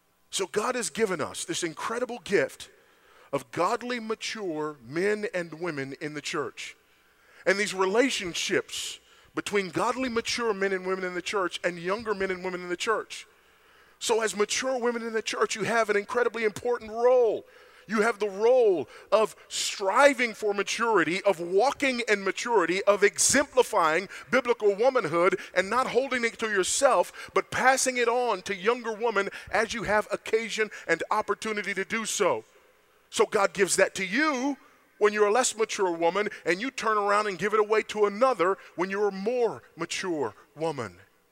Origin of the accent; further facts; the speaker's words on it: Los Angeles, California, United States; I grew up in Los Angeles. I grew up in drug-infested, gang-infested South Central Los Angeles, California. Was raised by a single teenage Buddhist mother.